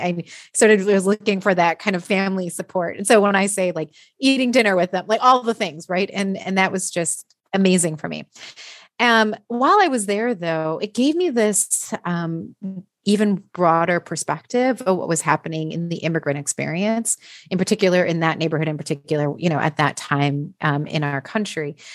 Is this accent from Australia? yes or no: no; Wisconsin, United States; So I grew up in Wisconsin in a, you know, relatively smaller community.